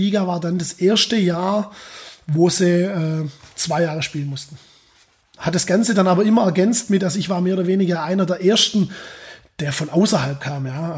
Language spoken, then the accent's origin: German; Wißgoldingen, Baden-Württemberg, Germany; In Wiesgoldingen. Das ist so ein kleines Dorf zwischen Schwäbisch Gmünd und Göppingen.